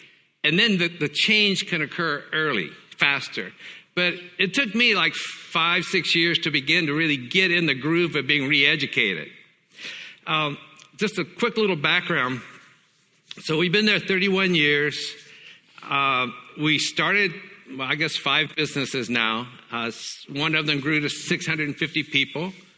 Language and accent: English; Tennessee, United States; also born or lived in China; I'm from Tennessee, so we say hey there a lot. We also say y'all.